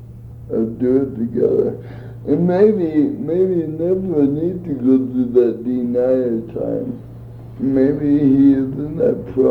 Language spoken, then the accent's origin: English; North Dakota, United States; And I got a friend of mine that lived in my hometown in North Dakota